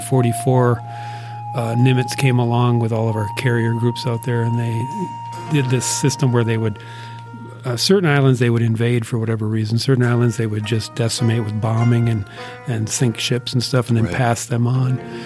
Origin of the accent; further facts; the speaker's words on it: Brainerd, Minnesota, United States; also born or lived in Twin Cities; Well, when I was growing up in Brainerd here in the 80s, I went off to school in 85, 84.